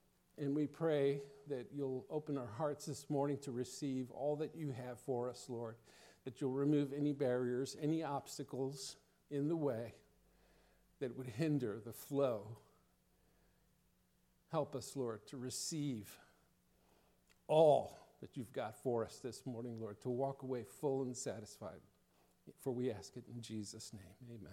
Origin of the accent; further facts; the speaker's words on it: West New York, New Jersey, United States; I grew up in West New York, New Jersey, right outside of New York City.